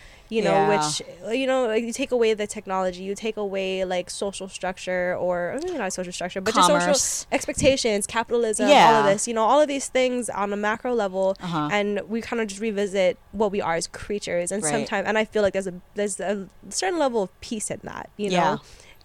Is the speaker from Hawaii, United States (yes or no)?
yes; Hawaii, United States; You know, like growing up in Hawaii, oh, I'm so shame.